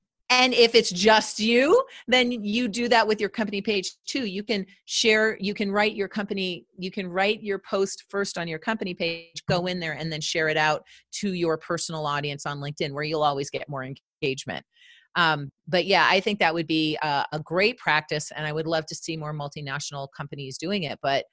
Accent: Canada; I'm Canadian, which means I grew up learning French languages. I lived in France for 5 summers.

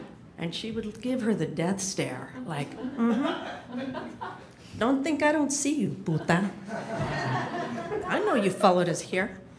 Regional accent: Riverside, California, United States; All right, so I grew up in Riverside, California, and I have five brothers.

